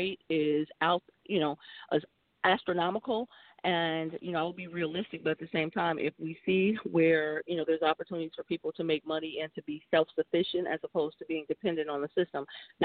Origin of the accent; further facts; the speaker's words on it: Millville, United States; being that I come from Millville, I lived in Millville. I come from the hood.